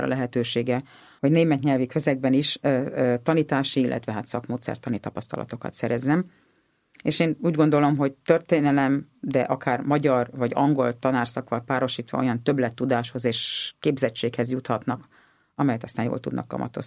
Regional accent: Hungary; Természetesen magyar vagyok, de azért mindig valahol egy ilyen kis honvágyam lesz.

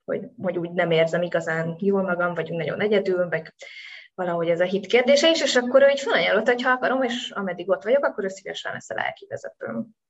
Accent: Solymár, Pest, Hungary; Én Solymáron nőttem föl egy 5 gyermekes katolikus családban.

